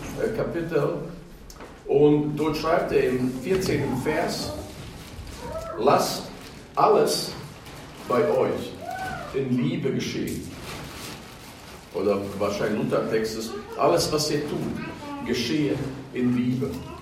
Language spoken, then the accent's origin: German; West Germany, Germany; als Kind in Westdeutschland aufgewachsen zu sein